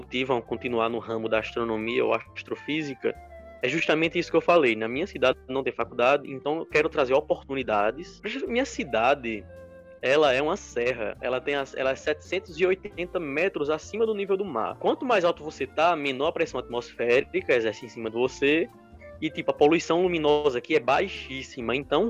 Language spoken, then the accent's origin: Portuguese; Natal, Rio Grande do Norte, Brazil; born there; É aqui na minha capital, eu nasci lá em Natal, é em Natal.